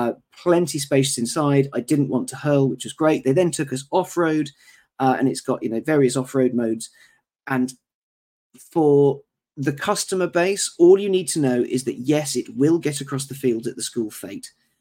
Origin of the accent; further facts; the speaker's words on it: United Kingdom; I think it's just me and Hazel being British curmudgeons